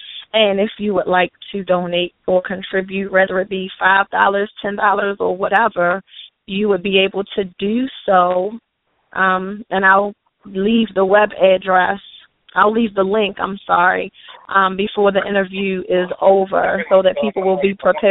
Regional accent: Baltimore, Maryland, United States; I am from Baltimore, Maryland.

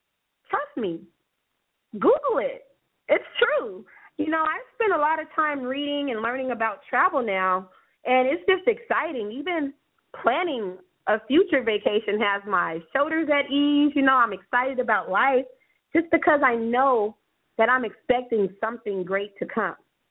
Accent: California, United States; I'm from California, but I've been doing some research about this hot air balloon ride

